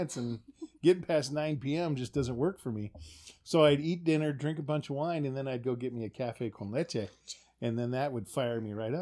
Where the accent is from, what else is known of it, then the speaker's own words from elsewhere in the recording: Wyoming, United States; at least growing up in Wyoming as a kid, your goal wasn't to have two beers and enjoy the taste.